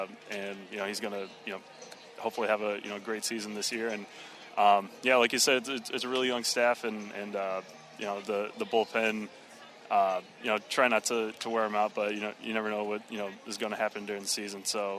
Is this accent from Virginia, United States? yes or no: no; Indiana, United States; You know, I grew up in Indiana, lived in Indiana my whole life.